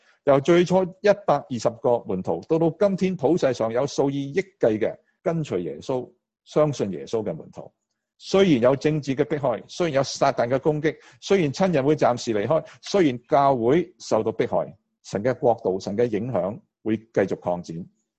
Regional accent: China; 呢个祷告其实咧系同我哋中国人嘅思想好接近嘅

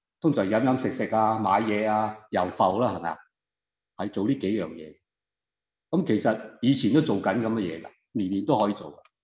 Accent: Canada; 不是美国土生土长，我是加拿大人，我两个国籍的，有美国有加拿大，但中国不要我了

